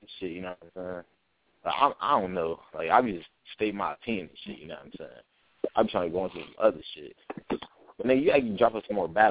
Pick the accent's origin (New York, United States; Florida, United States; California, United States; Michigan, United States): Michigan, United States; Detroit; Yeah, I'm from Detroit.